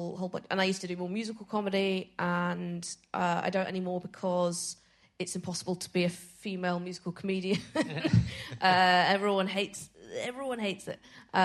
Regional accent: Edinburgh, Scotland, United Kingdom; Because I'm from Edinburgh and it doesn't cost me nearly as much money to do a show every year.

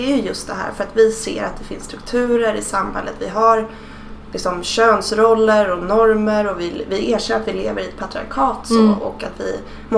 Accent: Stockholm, Stockholm County, Sweden; Jag är uppvuxen i Stockholms innerstad. Jag har haft två välutbildade och välbetalda föräldrar.

